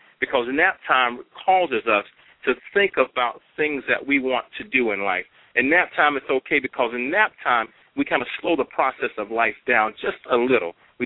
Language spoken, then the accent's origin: English; Florida, United States; now in San Jose, United States; I grew up in Florida. I'm a country boy. I came out to California to attend San Jose State University many years ago and decided to stay in San Jose.